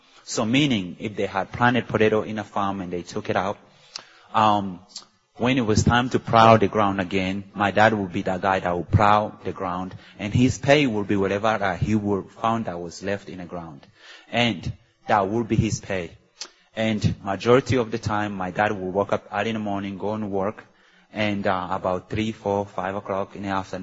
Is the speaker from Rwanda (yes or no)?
yes; Rwanda; now in Greensboro, United States; I am from Rwanda, East Africa, and I now live in Greensboro, North Carolina